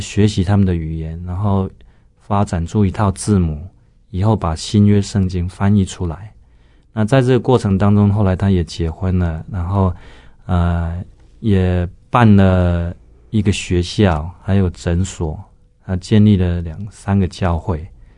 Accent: Taoyuan, Taiwan; 我生长在桃园的一个乡下。我父亲是农夫，从小我是在这样的环境长大的，那是很传统的闽南人的家庭。

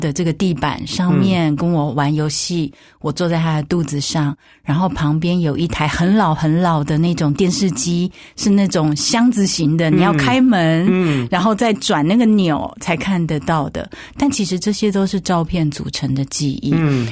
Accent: Pingtung County, Taiwan; 小时候的生活环境就是在一个屏东的伞兵营，它叫做大武营，所以我们从小就在那边长大，

